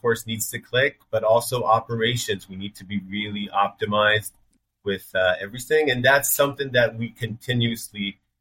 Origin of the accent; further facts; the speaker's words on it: Israel; I am from Israel originally.